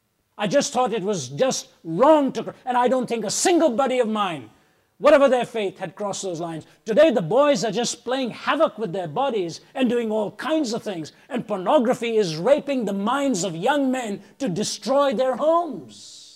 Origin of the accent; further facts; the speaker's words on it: Delhi, India; when I grew up in Delhi